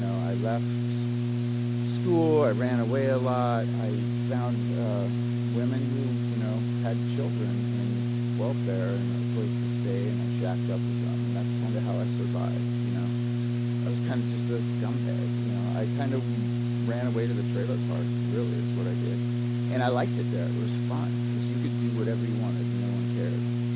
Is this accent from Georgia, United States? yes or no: no; Washington, United States; born there; I was born in Washington State, you know, farming and logging community.